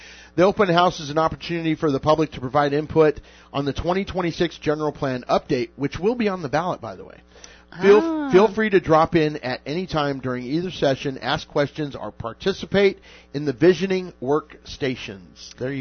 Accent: Canada; By the way, folks, I am French Canadian.

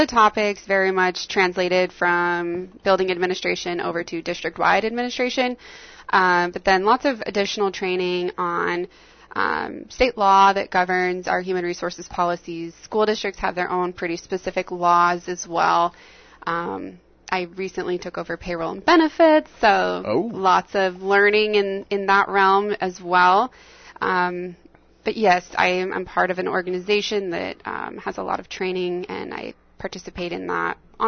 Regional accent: Idaho Falls, Idaho, United States; Southeast corner. I was born and raised Idaho Falls, and then I graduated from Boise State, which is southwest corner.

